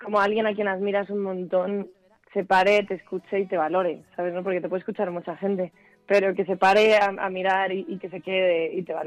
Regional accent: Urbaneja del Castillo, Castile and León, Spain; Pues es en mi pueblo, que es un pueblo que está en Burgos, se llama Urbaneja del Castillo, sí. Y yo tocaba siempre en la calle

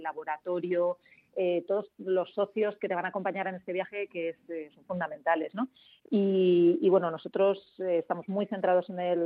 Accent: Madrid, Community of Madrid, Spain; que digo, somos todas madrileñas

